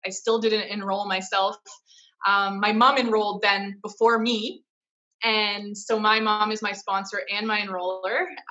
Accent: Peterborough, Ontario, Canada; I am from Peterborough, Ontario, which is 2 hours outside of Toronto.

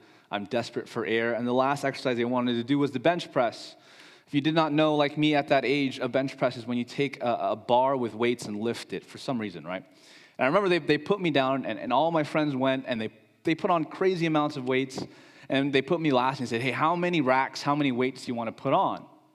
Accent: California, United States; I grew up in the Bay Area, but I left amid the tech rush. I came back, and it's almost a completely different place.

